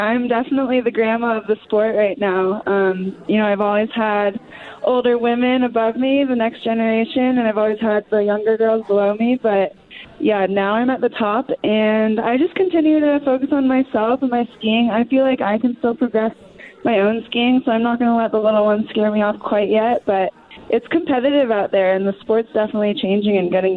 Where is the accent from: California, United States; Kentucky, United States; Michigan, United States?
California, United States; Carmel; I grew up in Carmel, California, which is a little beach town, 5 hours away from snow.